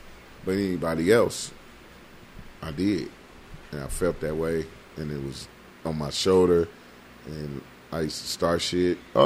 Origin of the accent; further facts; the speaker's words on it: Oakland, California, United States; well, I come from Oakland, California. You know what I'm saying? The birth of the Panthers and stuff like that.